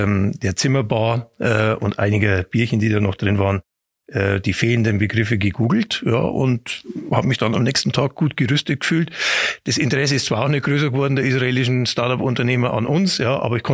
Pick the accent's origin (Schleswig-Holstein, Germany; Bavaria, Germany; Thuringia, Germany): Bavaria, Germany; also born or lived in Nuremberg; Also jetzt, wenn man es ganz genau nimmt, dann bin ich zwar Oberpfälzer, aber ich bin in Nürnberg geboren.